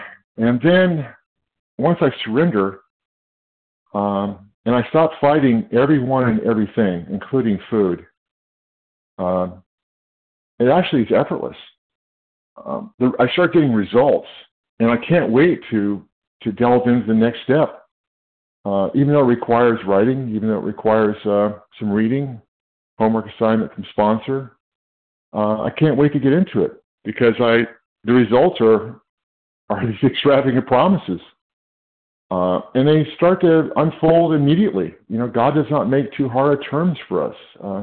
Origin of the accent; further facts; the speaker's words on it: California, United States; I'm from California.